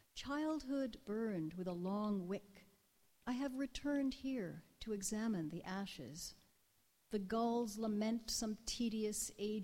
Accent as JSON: {"language": "English", "country": "France", "tie": "born or raised there", "said": "I grew up partly in France"}